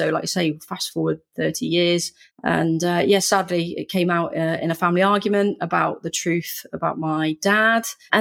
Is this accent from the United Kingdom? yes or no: yes; United Kingdom; I'm from the UK, if you can tell from my accent. I was conceived back in the very early 80s